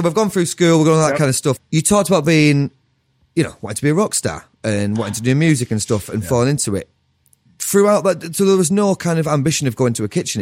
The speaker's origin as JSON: {"language": "English", "region": "North West England", "country": "United Kingdom", "said": "I think because I'm from Cumbria. So it was near Carlisle"}